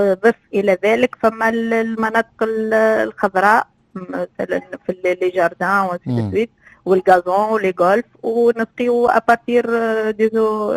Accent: Tunisia; ومعناها هذه الأنواع اللي موجودة عندنا في تونس

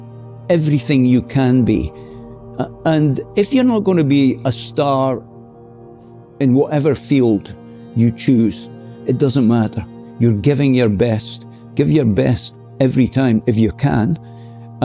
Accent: Dundee, Scotland, United Kingdom; I looked at a guy, Freddie Tennant, who was from my hometown in Dundee, who was a flyweight boxer, who gave his all.

